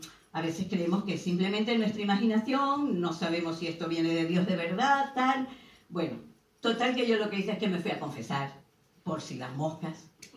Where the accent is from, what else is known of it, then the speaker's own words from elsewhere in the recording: Spain; born there; moved away; Y me vine con mis niñas, con mi nietecita a España. Retorné a mi casa, a mi tierra. Yo nací aquí.